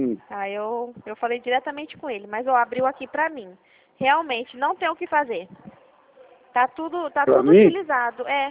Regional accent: Presidente Prudente, São Paulo, Brazil; eu sou aqui de Prudente

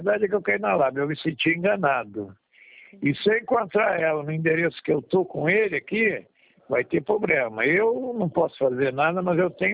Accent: São João de Meriti, Rio de Janeiro, Brazil; Sou do Rio de Janeiro, Baixada Fluminense, São João de Meriti.

